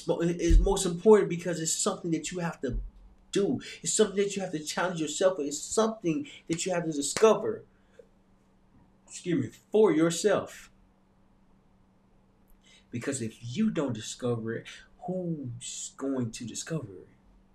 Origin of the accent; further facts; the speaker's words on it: Little Rock, Arkansas, United States; During that time, I had one different thought process, because I came from a small town. I came from Little Rock, Arkansas.